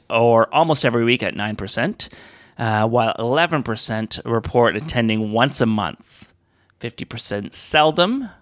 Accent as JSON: {"language": "English", "region": "Ontario", "country": "Canada", "tie": "born or raised there", "said": "and it is, like, the most conservative town in Ontario."}